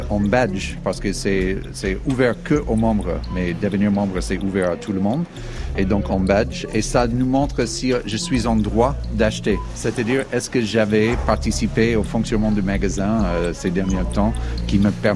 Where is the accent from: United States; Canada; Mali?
United States; Indiana; French is a second language; moved away as an adult; now in France; Je suis américain, mais j'habite en France depuis 20 ans, à peu près maintenant. Je viens de Indiana, aux États-Unis.